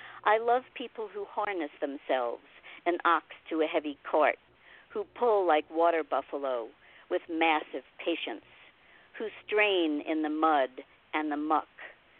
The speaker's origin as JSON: {"language": "English", "region": "New York", "country": "United States", "tie": "born or raised there", "said": "So, and I grew up in New York, if you can't tell."}